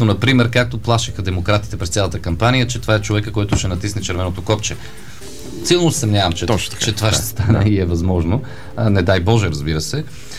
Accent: Sofia Province, Bulgaria; Различен, ще аз трябва да съм от друг окръг. Аз съм от София област

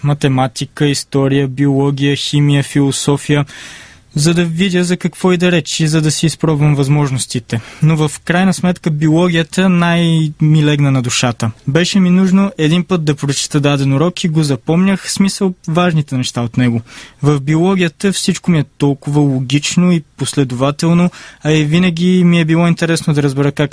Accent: Pavlikeni, Veliko Tarnovo Province, Bulgaria; Ту един месец в София, ту един месец в Пловдив, защото там бях на рехабилитация, ту 5 години гимназия в Велико Търново, иначе съм си от Павликени.

